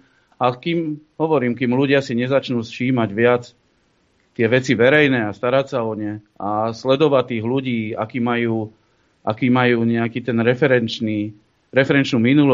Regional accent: Levice, Nitra Region, Slovakia; Ja som z Levíce.

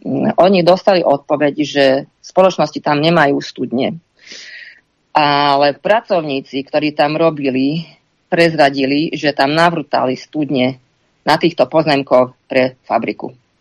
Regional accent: Šurany, Nitra Region, Slovakia; V Debrecine to bolo tak, ako u nás v Šuranoch

